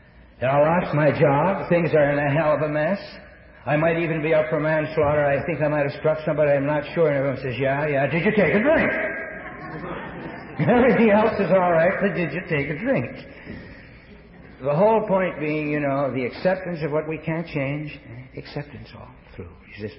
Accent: Quebec, Canada; I was brought up in French Canada, so I knew some French, not as much as I should have, but I knew some

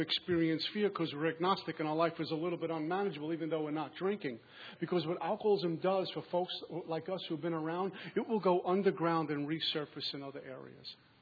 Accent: Brooklyn, New York, United States; born or raised there

